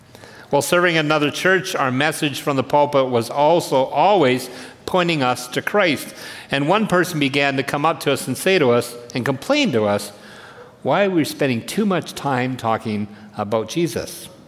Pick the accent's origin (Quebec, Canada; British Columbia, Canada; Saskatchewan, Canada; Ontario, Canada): Saskatchewan, Canada; Regina; I remember when I grew up in Regina